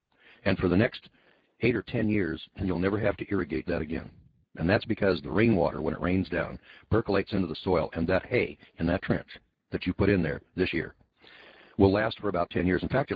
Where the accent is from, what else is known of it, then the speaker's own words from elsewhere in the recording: Rust Belt, United States; I'm a snowbird from the Rust Belt